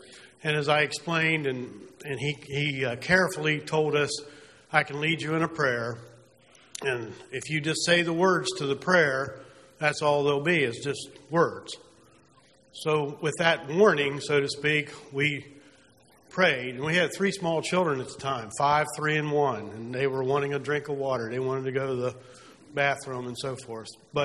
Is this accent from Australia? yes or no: no; Pennsylvania, United States; We're from Pennsylvania, and your pastor looks like the chaplain at a jail.